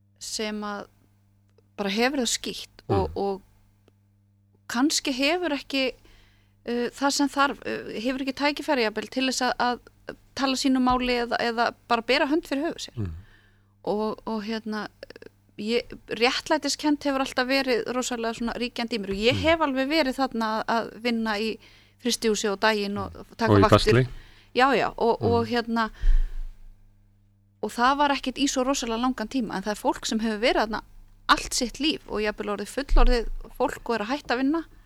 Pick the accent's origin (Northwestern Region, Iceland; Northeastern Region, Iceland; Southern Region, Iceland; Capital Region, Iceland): Northeastern Region, Iceland; Akureyri; also born or lived in Strandir; now in Suðurnes, Iceland; ég segist vera strandamaður og frá Akureyri ég segi það, ég fætt þar sko. En ég er nú búin að búa lengst af ég er búin að búa 14 ár á Suðurnesjum